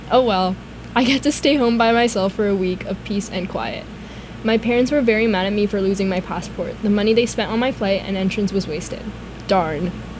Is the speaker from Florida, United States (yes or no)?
yes; Florida, United States; I'm from Florida, like, I know, like, it's expensive.